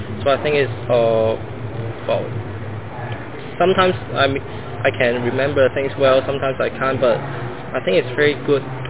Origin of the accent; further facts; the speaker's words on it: Hong Kong; English is a second language; like me, I'm from Hong Kong, and then you can try to think about the history of Hong Kong